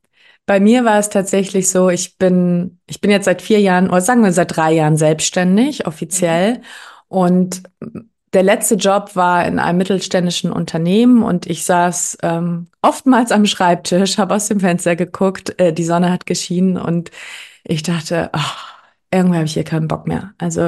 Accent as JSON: {"language": "German", "region": "Hamburg", "country": "Germany", "said": "ich komme aus Hamburg."}